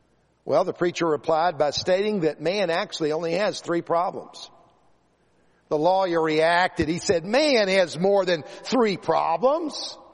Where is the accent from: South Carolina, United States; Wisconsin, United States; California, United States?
South Carolina, United States; I remember when I was in the fifth grade growing up in South Carolina, we used to have a copy of the Ten Commandments on the wall of the room.